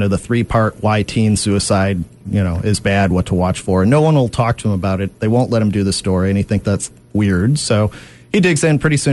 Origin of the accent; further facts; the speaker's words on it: Tinley Park, Illinois, United States; now in Naperville, United States; Yeah, I grew up in Tinley Park, actually, and went to Marion Catholic High School